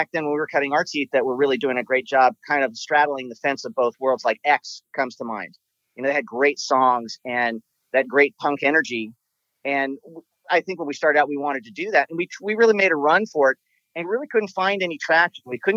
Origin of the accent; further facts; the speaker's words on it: California, United States; everything that we grew up with in Southern California